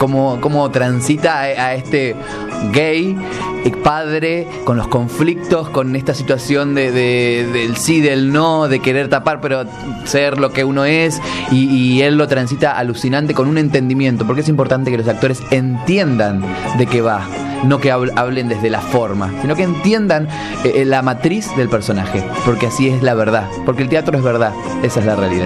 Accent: Argentina; porque yo, siendo argentino, el beso entre todo el mundo es como que es inevitable

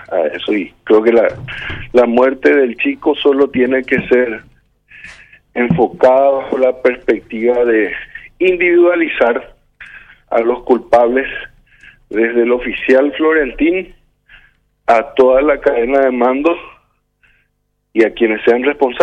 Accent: Paraguay; nosotros como paraguayos

